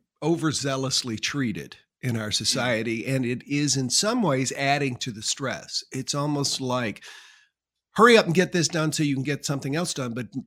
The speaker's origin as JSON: {"language": "English", "region": "South Carolina", "country": "United States", "tie": "born or raised there", "also_born_or_lived": "Charlotte / Wilmington", "said": "I grew up in South Carolina, lived in Charlotte, lived in Wilmington, and we used to go to Mule Days in Dunn."}